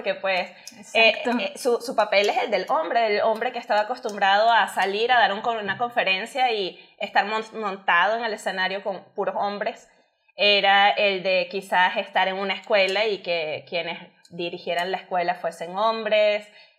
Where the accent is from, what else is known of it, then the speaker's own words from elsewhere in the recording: Venezuela; soy venezolana. Yo soy de la universidad, egresada de la Universidad de Carabobo de Venezuela